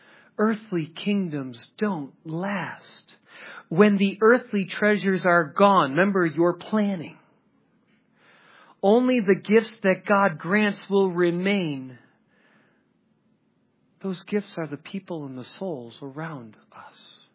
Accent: Chicago, Illinois, United States; now in Colorado Springs, United States; Now, I come from Chicago. And I live in Colorado Springs, this great suburb of nothing.

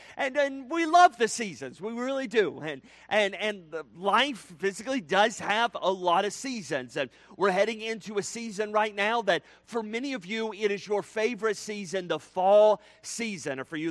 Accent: Charlotte, North Carolina, United States; also born or lived in Tennessee / Alabama; I grew up most of my life in the South. I was born in Tennessee and grew up at the beginning, early stages of my life in Alabama. And then through my teen, preteen, and teen years, I spent it in North Carolina, the Charlotte area of North Carolina.

